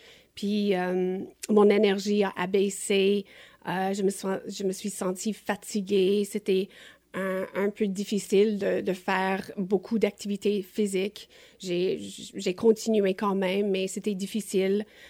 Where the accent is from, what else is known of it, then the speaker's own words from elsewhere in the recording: Toronto, Ontario, Canada; born there; Donc, je suis née à Toronto